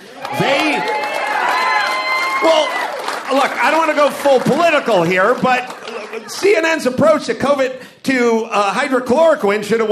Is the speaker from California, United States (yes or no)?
yes; California, United States; I grew up in California, and I grew up all through the 70s and the 80s of California, and I don't remember hearing shit about how good Texas was.